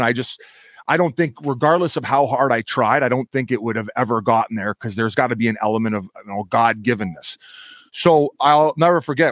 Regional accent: Canada; I'm a Canadian

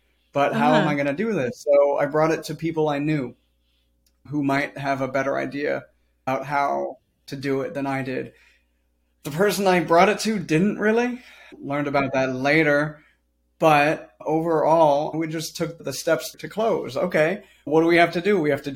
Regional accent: California, United States; now in Charleston, United States; eventually moved out to South Carolina, moved out to Charleston, South Carolina. I'm from California originally.

